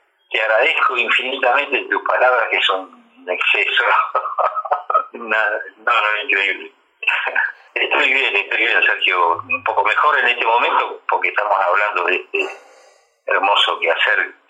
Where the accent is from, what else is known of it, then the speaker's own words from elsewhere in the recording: La Plata, Buenos Aires Province, Argentina; also born or lived in Atalaya; si bien nací en La Plata, pero me fui a vivir a Atalaya cuando tenía 16 años más o menos para acompañar a mi abuelita que se había quedado sola. Y así que ahí tuve que terminar el secundario en Magdalena.